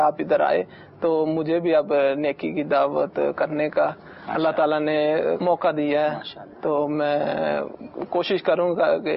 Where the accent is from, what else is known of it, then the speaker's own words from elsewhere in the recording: Lahore, Punjab, Pakistan; now in Indonesia; میں پاکستان لاہور سے تعلق رکھتا ہوں, مجھے انڈونیشیا میں تقریباً 7 سال ہو گئے ہیں.